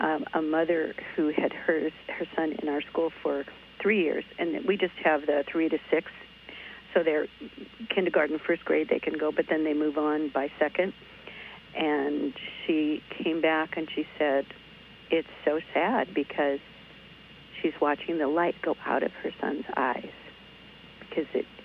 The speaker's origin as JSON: {"language": "English", "region": "Midwest", "country": "United States", "tie": "born or raised there", "also_born_or_lived": "Iowa / Minnesota / Wisconsin / Illinois", "said": "Well, I was born in Iowa and raised all around the Great Lakes, spent time in Minnesota, Wisconsin, Illinois, Indiana. So I'm a Midwesterner from the roots."}